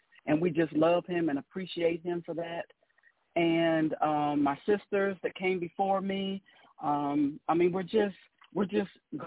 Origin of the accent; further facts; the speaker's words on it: Ohio, United States; now in Water Valley, United States; but I am a Buckeye at heart. I am from Ohio.